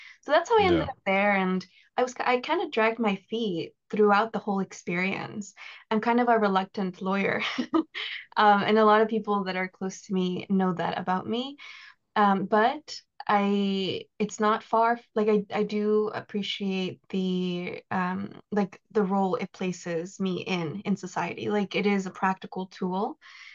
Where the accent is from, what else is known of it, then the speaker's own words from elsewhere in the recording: Ecuador; moved away; also born or lived in Canada; I was born and raised in Ecuador, and then I moved to Canada with my family on an asylum case. And then we got deported, like I said. And so, where, I ended up coming back home to Ecuador.